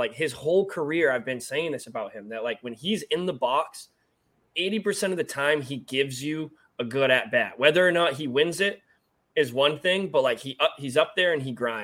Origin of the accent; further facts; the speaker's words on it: New Hampshire, United States; now in Charlotte, United States; Well, I'm from New Hampshire, but he's from Mass. We're both down in Charlotte now.